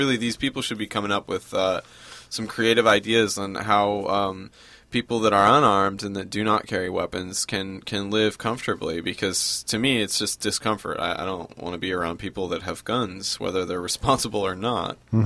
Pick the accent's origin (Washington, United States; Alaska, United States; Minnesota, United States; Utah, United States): Washington, United States; Seattle; I mean, yeah, New York's a big city, but I'm from Seattle. I'm from Washington